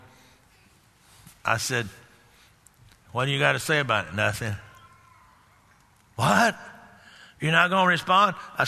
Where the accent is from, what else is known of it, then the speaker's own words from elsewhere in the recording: Texas, United States; I come from Texas. We say I ain't in Texas.